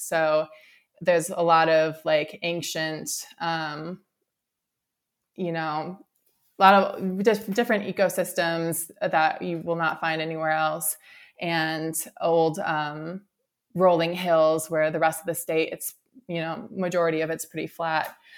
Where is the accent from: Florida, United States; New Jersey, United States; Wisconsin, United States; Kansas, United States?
Wisconsin, United States; So I am from Wisconsin